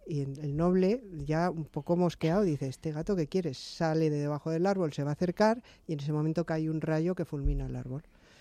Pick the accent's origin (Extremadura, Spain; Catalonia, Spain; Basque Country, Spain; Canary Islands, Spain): Basque Country, Spain; Bilbao; Pues, pero bueno, soy de Bilbao, no lo tengáis en cuenta.